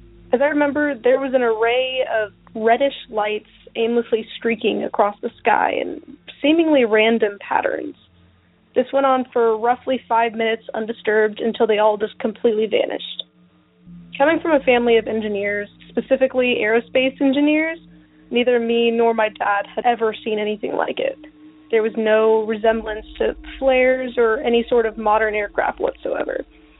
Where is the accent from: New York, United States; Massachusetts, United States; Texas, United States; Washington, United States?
Texas, United States; I'm from Texas.